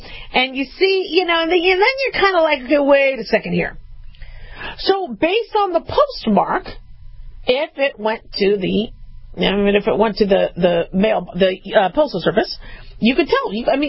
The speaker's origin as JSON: {"language": "English", "region": "Arizona", "country": "United States", "tie": "born or raised there", "also_born_or_lived": "Los Angeles", "said": "See, I grew up in Arizona. I was born in L.A."}